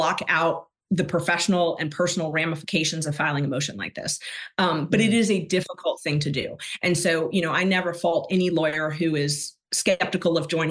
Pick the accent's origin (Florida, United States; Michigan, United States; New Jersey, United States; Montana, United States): Florida, United States; Clearwater Beach; moved away as an adult; now in Atlanta, United States; No, I'm actually from Florida. So I grew up on the beach. I'm a beach girl. Grew up in Clearwater Beach.